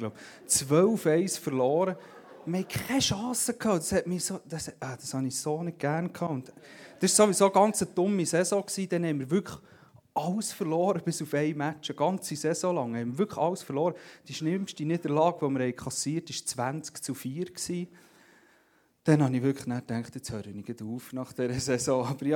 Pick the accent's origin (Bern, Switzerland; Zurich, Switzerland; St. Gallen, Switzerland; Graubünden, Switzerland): Bern, Switzerland; Wie gesagt, ich komme aus dem Emmental ursprünglich.